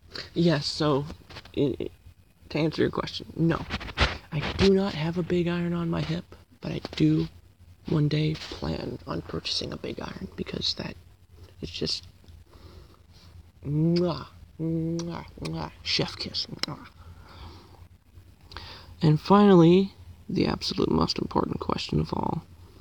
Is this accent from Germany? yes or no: no; Canada; Yeah, if you couldn't guess, so far from the hints, I'm Canadian. Yeah, there's not a whole lot of guns up here.